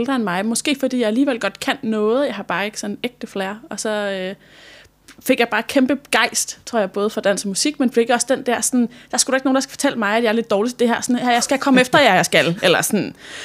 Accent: Copenhagen, Capital Region of Denmark, Denmark; Og jeg er vokset op i København, så har haft det som min primære sted, og så har jeg også boet mange år i en by udenfor

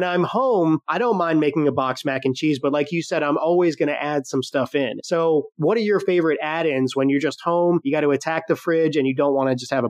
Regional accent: New England, United States; This is where we are from.

